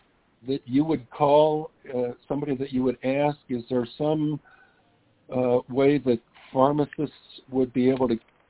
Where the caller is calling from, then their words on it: Aurora, Colorado, United States; I'm calling you from Aurora, Colorado.